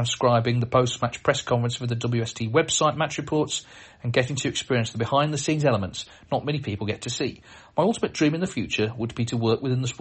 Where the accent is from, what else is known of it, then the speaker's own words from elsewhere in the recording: Wales, United Kingdom; I'm from South Wales, so a trip down to Cardiff became almost an annual tradition too.